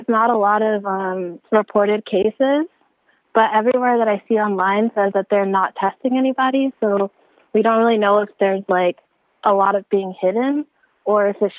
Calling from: Tokyo, Japan; In Tokyo, actually, right now.

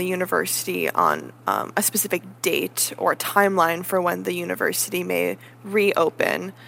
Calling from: New York City, New York, United States; I'm actually calling in from Butler Library, which is our main campus library.

